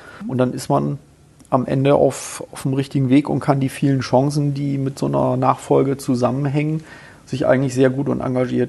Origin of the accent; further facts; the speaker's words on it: Bremen, Germany; ich komme ja ursprünglich aus Bremen